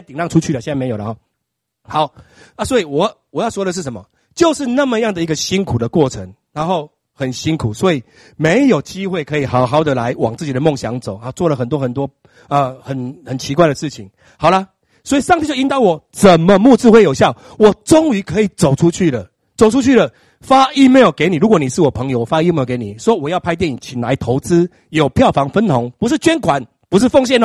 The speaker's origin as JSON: {"language": "Chinese", "town": "Shalu", "region": "Taichung", "country": "Taiwan", "tie": "born there", "said": "我出生在台中县沙鹿镇一个妓女户，叫双喜妓女户。我们家是公仓啊"}